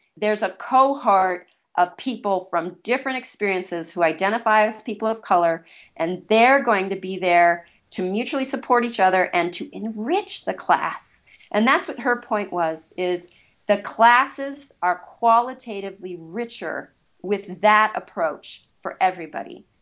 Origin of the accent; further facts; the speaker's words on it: South Dakota, United States; folks already know I'm from South Dakota and I'm a woman. But, you know, if I say I am Caucasian, I'm middle-aged, I'm in my mid-40s, I am middle class